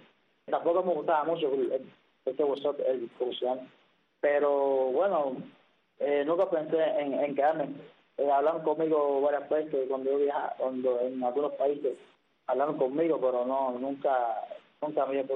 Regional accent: Cuba; ya yo vine de Cuba

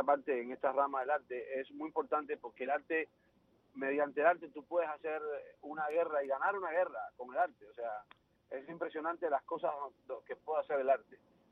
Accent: Cuba; cuando niño pasé muchísimo trabajo en Cuba.

